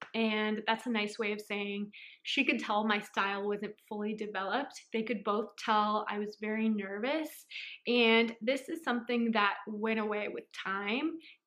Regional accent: San Francisco, California, United States; I'm from San Francisco, California.

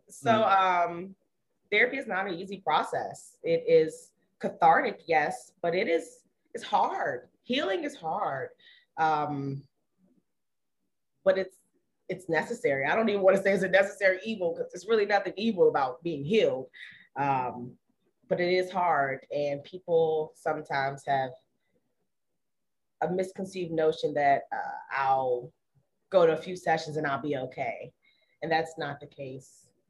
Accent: Maryland, United States; But we're still from Maryland.

